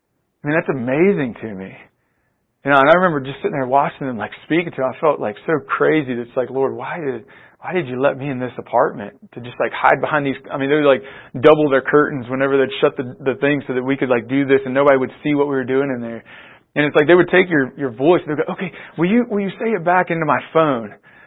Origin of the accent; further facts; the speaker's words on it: Georgia, United States; And so like I grew up in Georgia, and so going back home